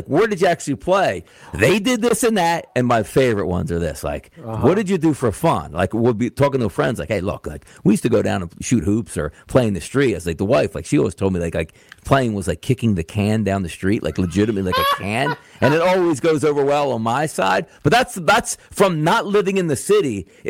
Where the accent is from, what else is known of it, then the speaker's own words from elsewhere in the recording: New Jersey, United States; born there; My wife was born in Philadelphia, South Philadelphia. I was born in New Jersey.